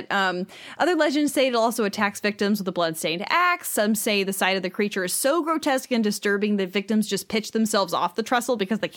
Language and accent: English; Ohio, United States; We're from Ohio. Let's just pop down there and go on this little trip.